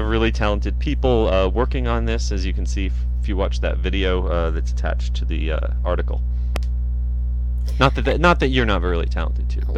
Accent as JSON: {"language": "English", "region": "New Jersey", "country": "United States", "tie": "born or raised there", "said": "I know the Disney store in the mall closest to where I grew up in New Jersey is closing."}